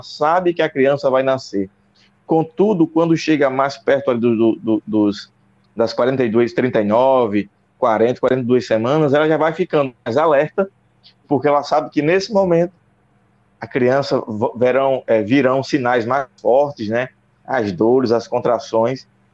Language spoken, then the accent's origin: Portuguese; Natal, Rio Grande do Norte, Brazil; born there; eu só nasci em Macaíba, em Natal, né? Natal, que é a capital do Rio Grande do Norte, eu nasci. Inclusive, hoje eu moro bem perto da maternidade em que eu nasci, né?